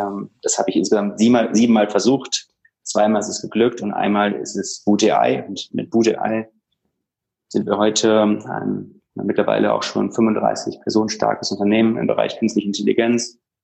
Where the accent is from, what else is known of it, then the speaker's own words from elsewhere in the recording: Düsseldorf, North Rhine-Westphalia, Germany; also ich bin aufgewachsen in Düsseldorf.